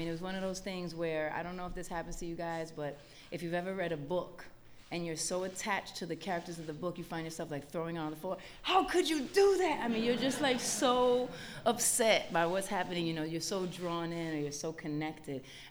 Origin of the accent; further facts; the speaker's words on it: New York, United States; growing up in Hell's Kitchen and in Harlem, in the middle of it all